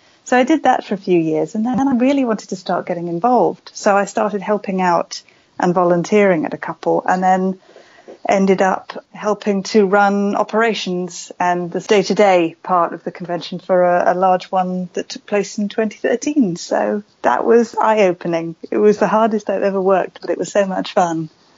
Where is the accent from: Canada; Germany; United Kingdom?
United Kingdom; Wales; But I grew up in West Wales. It was quite, not isolated, but it was a much kind of quieter town where I grew up.